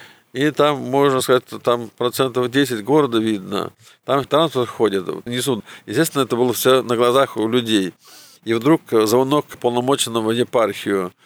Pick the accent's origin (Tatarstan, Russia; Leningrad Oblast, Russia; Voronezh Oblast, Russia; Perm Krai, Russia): Tatarstan, Russia; Kazan; born there; в Казань, в свою столицу, где я родился когда-то.